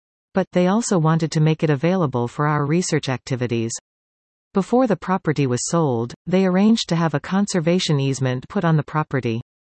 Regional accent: Sri Lanka; now in Canada; I come from Sri Lanka and in our country we have jungle monasteries with rock caves.

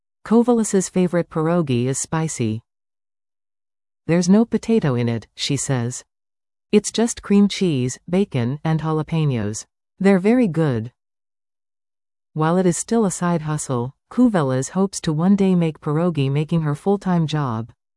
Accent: Thorold, Ontario, Canada; I grew up in Thorold

